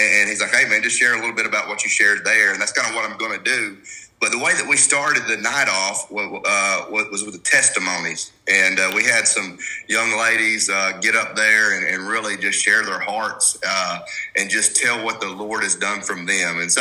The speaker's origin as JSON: {"language": "English", "region": "the South", "country": "United States", "tie": "born or raised there", "said": "and I grew up in the South, and we went to church and all these things."}